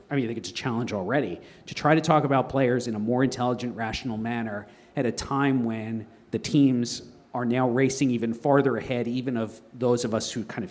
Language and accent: English; New York, United States; I grew up on Long Island. Newsday was the daily paper, and the Yankees and Mets broadcasters.